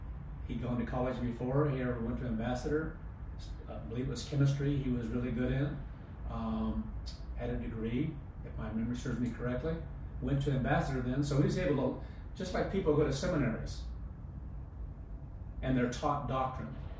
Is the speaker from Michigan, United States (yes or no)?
no; Kansas, United States; I grew up in Kansas, so went back to Kansas.